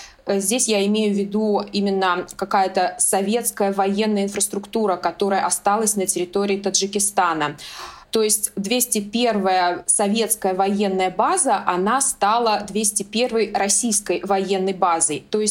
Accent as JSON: {"language": "Russian", "country": "Uzbekistan", "tie": "born or raised there", "said": "То есть я сама родом из Узбекистана"}